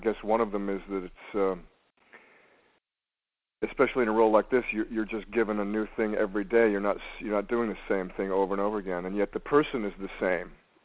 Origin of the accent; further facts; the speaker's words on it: the West, United States; now in Los Angeles, United States; I spent about a year in New York, and because I was raised in the West, I felt like a fish out of water. So I ended up back in L.A.